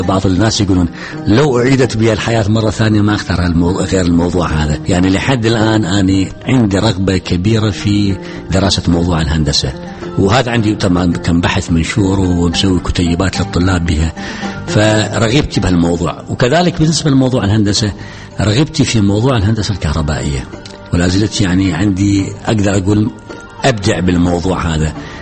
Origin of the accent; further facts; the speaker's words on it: Iraq; انا الان عراقي ادرس هنا في الجامعه